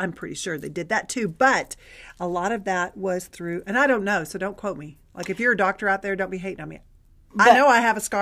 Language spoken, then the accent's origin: English; the South, United States; I mean, I'm from the South. I should know.